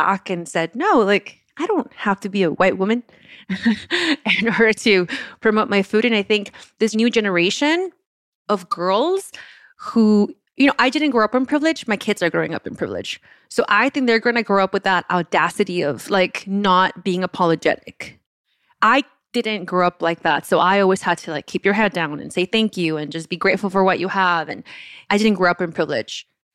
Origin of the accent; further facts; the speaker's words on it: Oaxaca, Mexico; because I am from Oaxaca and I went to school there, I danced all the folklorico, my parents were in a Oaxacan restaurant, I was surrounded by Oaxacan community.